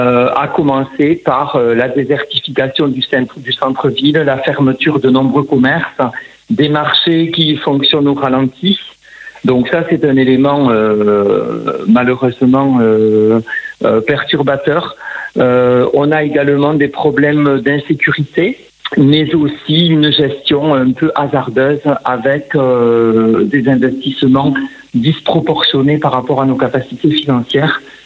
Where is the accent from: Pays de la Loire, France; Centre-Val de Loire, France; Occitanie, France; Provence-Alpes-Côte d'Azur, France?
Occitanie, France; Condom; Donc, je suis originaire de Condon. J'y ai passé toute mon enfance, toute ma scolarité. Et dès que mes études supérieures ont été terminées, j'y suis retourné. J'y habite aujourd'hui.